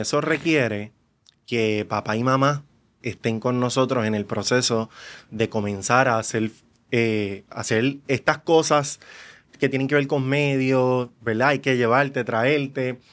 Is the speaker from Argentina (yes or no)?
no; San Lorenzo, Puerto Rico; yo soy de San Lorenzo, y entonces tampoco queda cerca del área metropolitana.